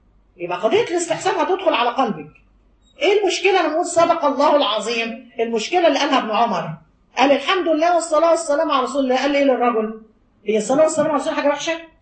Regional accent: Egypt; من ضمن الحاجات العجيبه انه احنا عندنا في مصر

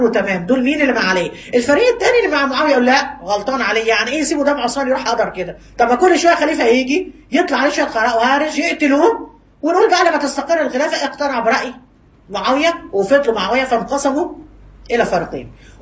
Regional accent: Egypt; زي ما حصل عندنا في مصر

